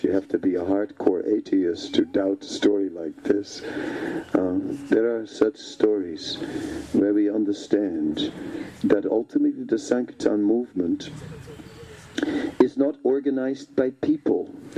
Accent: Netherlands; English is a second language; and, you know, I'm from the Netherlands, and the Dutch always make jokes about the Belgians, right?

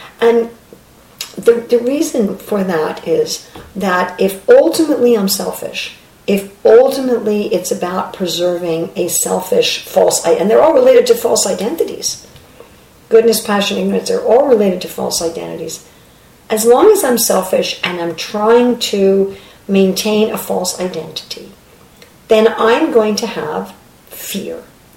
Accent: New York City, New York, United States; Just like I was born and raised in Midtown Manhattan of New York City, and when I'm there again, I'm like, oh yeah, this is my place.

